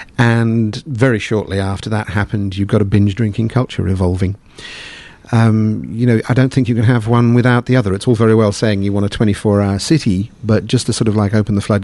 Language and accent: English; England, United Kingdom; moved away; I'm from England, although I've been out here for about 16 years now.